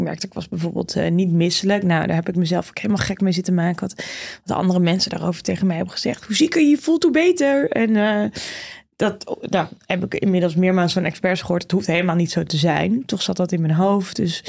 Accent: Friesland, Netherlands; Want ook dan als Fries

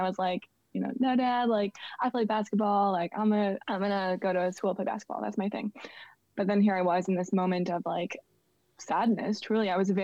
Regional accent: Wisconsin, United States; So I ended up, I grew up in Wisconsin and I was really passionate about basketball.

